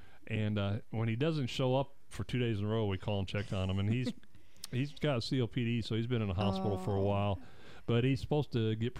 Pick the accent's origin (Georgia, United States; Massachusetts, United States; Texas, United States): Texas, United States; San Antonio; moved away as an adult; now in Pensacola, United States; I mean, I grew up in San Antonio. I left at 18. Then I was in the Navy, and every 3 to 5 years I moved. And we've been here since 1995.